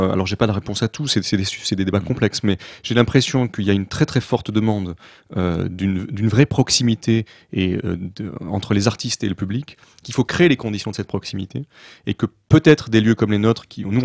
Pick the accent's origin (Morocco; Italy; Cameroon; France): France; Paris, Île-de-France; Et je suis parisien, j'habite Paris, enfin Montreuil plus exactement, mais donc je vais beaucoup aux concerts à Paris.